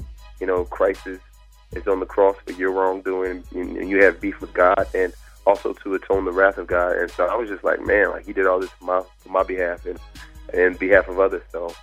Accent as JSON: {"language": "English", "region": "California", "country": "United States", "tie": "born or raised there", "said": "When I was in college, I was raised in California."}